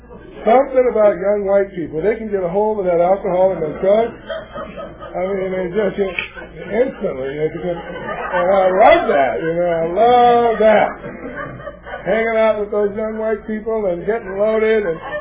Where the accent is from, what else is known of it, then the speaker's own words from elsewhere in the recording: Los Angeles, California, United States; I remember just living in Watts, and I come from the Jordan Downs housing project. I lived in that community for 14 and a half years